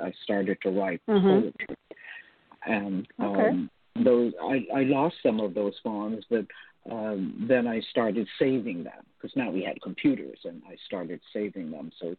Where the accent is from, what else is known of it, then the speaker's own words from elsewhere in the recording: Jamaica; Growing up in Jamaica, it was very strict. I went to church, I went to school, I went home.